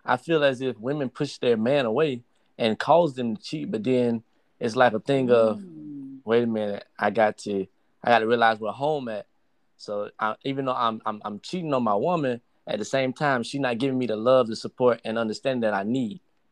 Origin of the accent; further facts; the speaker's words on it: Augusta, Georgia, United States; I'm 19 years old. I'm born and raised in Augusta.